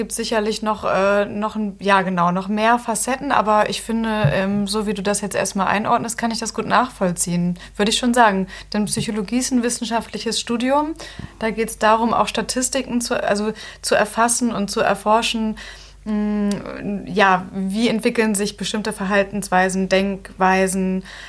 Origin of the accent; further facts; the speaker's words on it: Hamburg, Germany; Hamburg wird immer meine Heimatstadt sein.